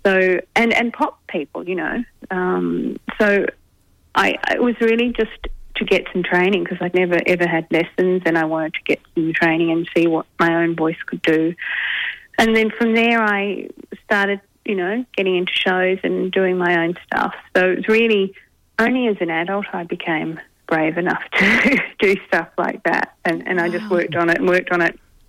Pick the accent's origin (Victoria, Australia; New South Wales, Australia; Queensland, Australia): Victoria, Australia; Dandenong; Well, I grew up in Dandenong, a family of seven.